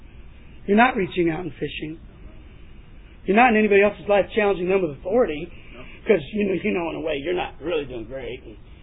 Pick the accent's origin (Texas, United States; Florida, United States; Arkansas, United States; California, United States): Texas, United States; moved away; I grew up in the South. Texas. You order tea, you're getting iced tea, baby.